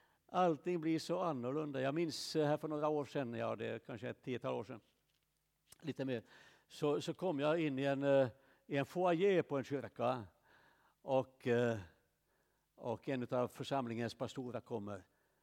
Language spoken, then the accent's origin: Swedish; Finland; åtminstone hemma i Finland